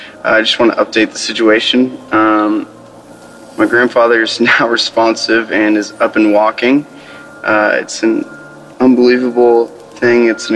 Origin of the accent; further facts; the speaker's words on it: Tennessee, United States; Hey, Daily Audio Bible. This is … again. I'm from Tennessee.